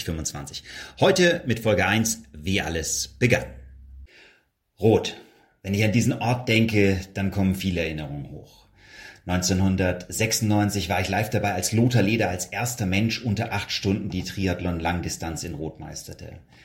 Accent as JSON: {"language": "German", "town": "Wendelstein", "region": "Bavaria", "country": "Germany", "tie": "born or raised there", "said": "Ein wirklich besonderer Moment für mich als gebürtige Wendelsteiner."}